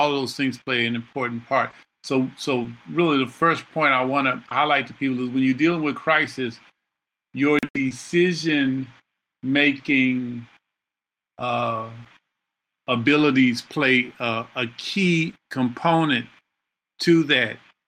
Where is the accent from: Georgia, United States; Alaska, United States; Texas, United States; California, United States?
Texas, United States; Houston; I mean, I'm from Houston, so I had one, but you know, there's a unique difference between those support systems.